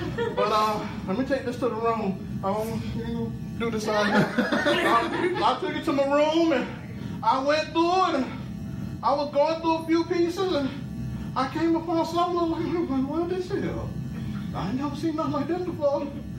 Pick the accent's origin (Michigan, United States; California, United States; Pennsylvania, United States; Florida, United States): Florida, United States; Jacksonville; now in Hahira, United States; We came from Jacksonville, Florida. But God moved us out of Jacksonville to Hahira, Georgia.